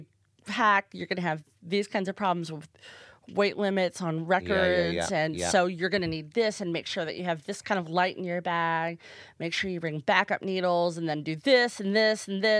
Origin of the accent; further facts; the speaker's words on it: Lexington, Kentucky, United States; Because I'm from Lexington, Kentucky, which has quite a big leather scene.